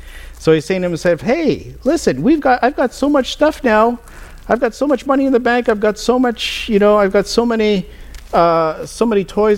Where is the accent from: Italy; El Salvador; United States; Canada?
Canada; Alberta; because I came from Alberta.